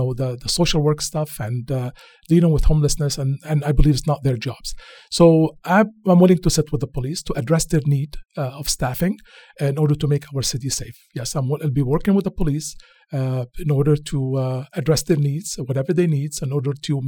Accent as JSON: {"language": "English", "town": "Beirut", "region": "Beirut Governorate", "country": "Lebanon", "lives_now": "London, Canada", "said": "Believe it or not, I came from Lebanon. Beirut's safer than London, Ontario"}